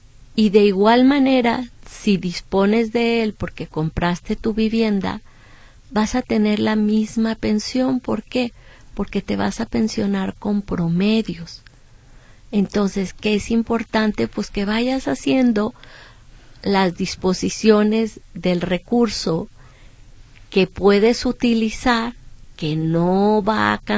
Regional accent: Mexico; Nosotros como mexicanos que tenemos este beneficio

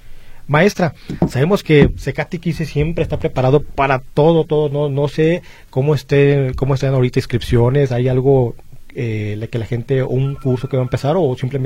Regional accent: Guadalajara, Jalisco, Mexico; yo por aquel lado crecí ahí por Talpita y Santa María.

